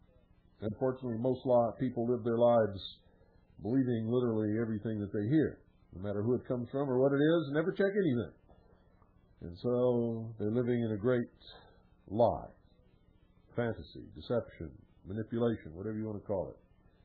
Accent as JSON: {"language": "English", "country": "United States", "said": "it's not easy to say that because I'm an American, but it's absolutely true."}